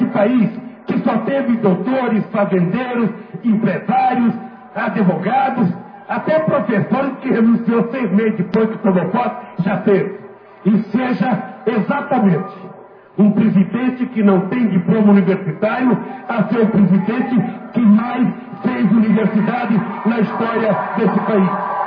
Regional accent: Garanhuns, Pernambuco, Brazil; born there; até em Garanhuns, onde eu nasci

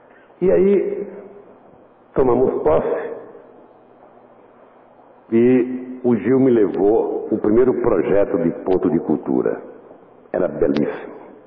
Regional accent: Pernambuco, Brazil; Que é uma vergonha eu, como pernambucano, não conhecer.

